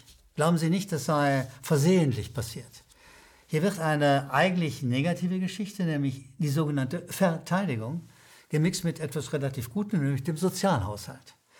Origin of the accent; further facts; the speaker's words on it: Rhineland, Germany; accent: Rhineland; Sie werden es möglicherweise an meinem Akzent schon gehört haben. Ich komme aus dem Rheinland.